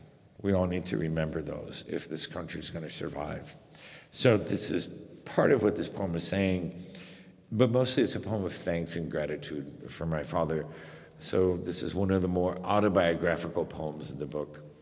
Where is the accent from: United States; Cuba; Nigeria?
Cuba; also born or lived in Guatemala; I've lived in Guatemala. I'm from Cuba. I have a different perspective than many Americans do.